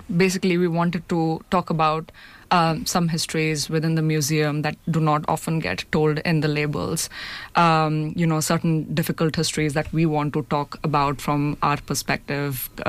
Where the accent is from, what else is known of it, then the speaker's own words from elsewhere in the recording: Sambalpur, Odisha, India; English is a second language; now in Cambridge, United Kingdom; I'm from Sambalpur in India